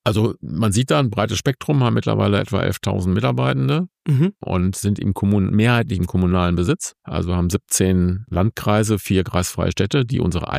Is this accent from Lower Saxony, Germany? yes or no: no; Cochem, Rhineland-Palatinate, Germany; moved away; Wobei ich jetzt inzwischen mehr Zeit in Norddeutschland in meinem Leben verbracht habe, als da, wo ich herkomme. Und das ist die Mosel, Krochem an der Mosel. Wunderschöner Ort.